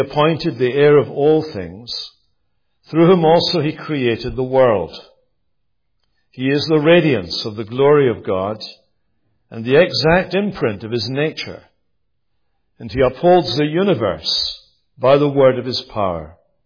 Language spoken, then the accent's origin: English; Scotland, United Kingdom; I'm from Scotland, and one of the great things about Scotland is, perhaps the greatest thing about Scotland is, that it's not England.